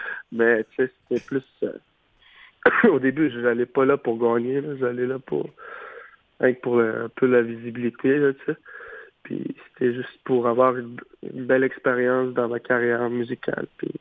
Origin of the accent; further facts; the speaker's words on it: Uashat, Quebec, Canada; je viens de Ouachat. Je viens de la communauté de Ouachat, dans le fond